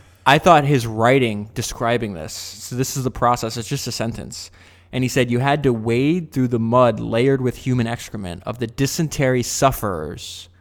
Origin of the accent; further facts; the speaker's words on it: United States; Like we believe that because we grew up in America and that's what we were told.